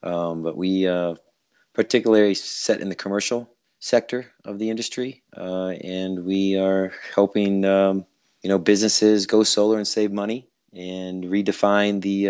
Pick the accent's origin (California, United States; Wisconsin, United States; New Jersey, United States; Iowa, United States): Iowa, United States; I'm from Iowa and I've had a presence here for a long time.